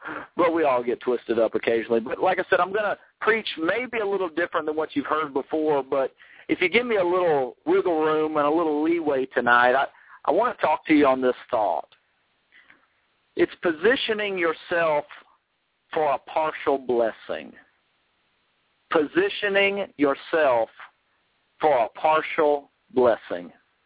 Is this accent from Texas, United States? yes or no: yes; Texas, United States; I know that I'm from Texas, and I might not pronounce it exactly how you pronounce it